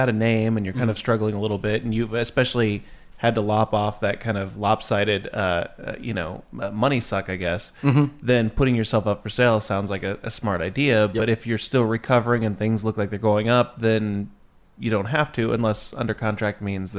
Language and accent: English; Kokomo, Indiana, United States; And my hometown.